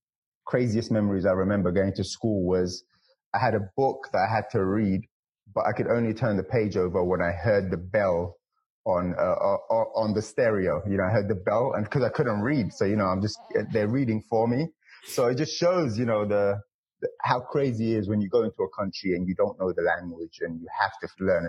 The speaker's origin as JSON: {"language": "English", "region": "London", "country": "United Kingdom", "tie": "born or raised there", "also_born_or_lived": "Saudi Arabia", "said": "My family's Somalian. I was born in Saudi Arabia. I lived in London most of my life."}